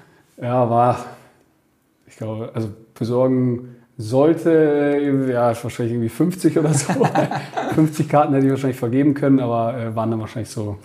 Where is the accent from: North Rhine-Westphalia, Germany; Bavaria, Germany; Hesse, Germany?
Bavaria, Germany; Munich; dann als gebürtiger Münchner